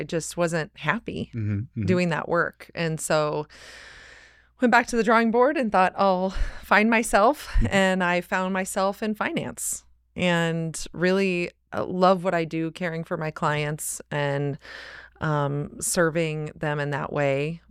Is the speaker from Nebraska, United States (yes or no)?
yes; Nebraska, United States; Well, I am born and raised in Nebraska. Yeah. Been a Nebraska girl all my life.